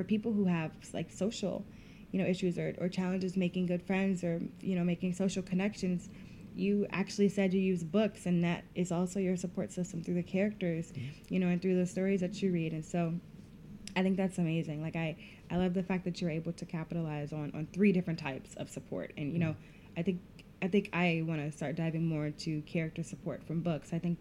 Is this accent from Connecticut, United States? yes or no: no; Chicago, Illinois, United States; I grew up in Chicago, and the neighborhood we lived in wasn't the best neighborhood.